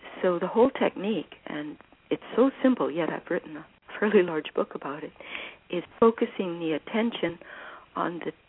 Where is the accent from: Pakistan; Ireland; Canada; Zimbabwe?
Canada; Well, I'm from Canada. And I actually studied art in Europe, so I'm coming from an artistic background.